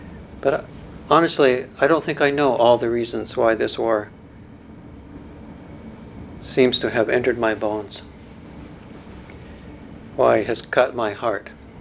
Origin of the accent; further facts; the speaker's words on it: Calgary, Alberta, Canada; And although I was raised in Calgary, I grew up with schoolmates who were second-generation Ukrainian.